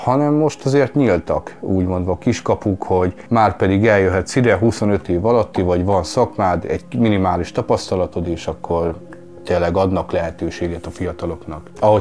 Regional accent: Múcsony, Borsod-Abaúj-Zemplén, Hungary; Itt Múcsonyban nőttem fel

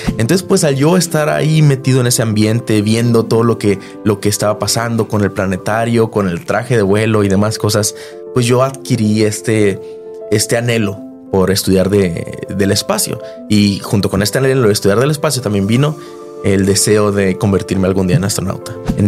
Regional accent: Ciudad Juárez, Chihuahua, Mexico; born there; Bueno, yo nací en Ciudad Juárez, Chihuahua, en un 14 de agosto del 2001.

